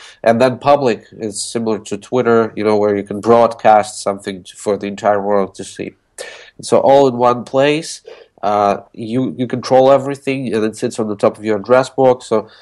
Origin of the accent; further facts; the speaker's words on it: Russia; English is a second language; I'm originally from Russia.